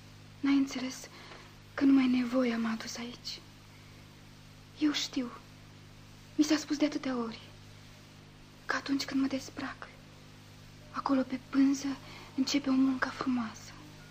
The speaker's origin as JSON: {"language": "Romanian", "region": "Argeș", "country": "Romania", "said": "Din Argeș."}